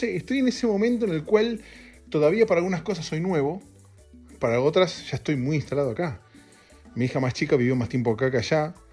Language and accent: Spanish; Argentina; moved away as an adult; now in Los Angeles, United States; Ayer se cumplieron 9 años desde que me mudé de Argentina a Los Ángeles.